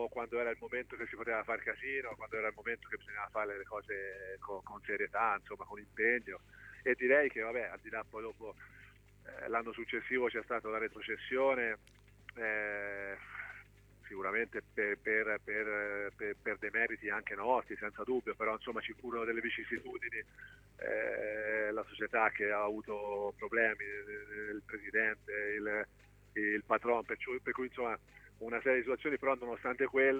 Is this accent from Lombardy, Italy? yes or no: no; Livorno, Tuscany, Italy; Io sono di Livorno, per cui insomma sono città anche abbastanza simili, proprio anche geograficamente parlando